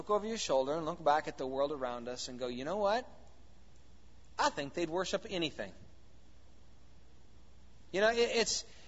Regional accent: Wisconsin, United States; What? A cow? We're from Wisconsin. We're not worshiping no cow. I mean, I've been around cows.

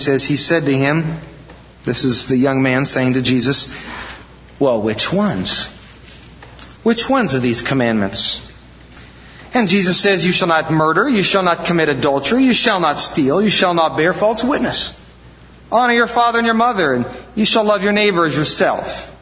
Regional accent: Midwest, United States; Welcome to Wisconsin, the land of good men. I mean, we're from the Midwest after all.

